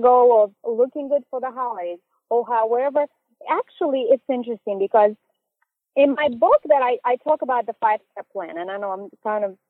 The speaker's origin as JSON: {"language": "English", "country": "Russia", "tie": "born or raised there", "second_language": "English", "said": "I grew up in Russia, actually, where we didn't celebrate Halloween."}